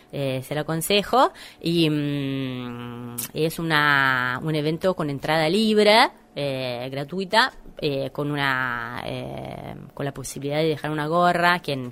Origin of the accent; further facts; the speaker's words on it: Italy; yo soy italiana, estuve en Italia